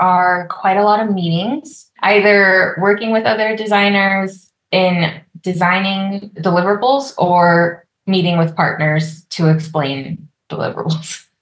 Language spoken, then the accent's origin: English; Texas, United States; So my experience growing up in Texas, I am a first generation Colombian American.